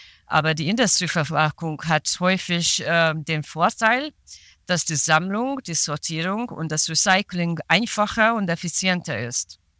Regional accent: Hungary; German is a second language; moved away as an adult; now in Germany; Ich komme ursprünglich aus Ungarn und erst als Erwachsener wegen Bosch kam ich nach Deutschland

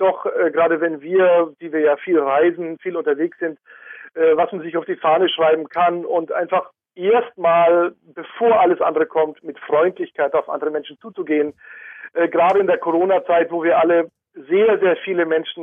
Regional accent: Berlin, Germany; Hamburg ist für mich als Berliner immer eine extreme Entspannung

